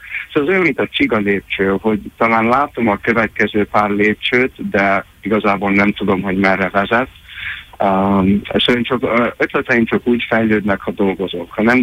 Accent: Cleveland, Ohio, United States; itt Clevelandban nőttem föl, és itt jártam a képzőművészeti főiskolába, a Cleveland Institute of Art-ba

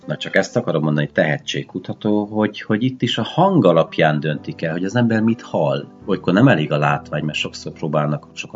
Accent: Ditrău, Harghita, Romania; a telefonközpontnak a feltalálója ditrói szülőfalumbeli Puskás Tivadar

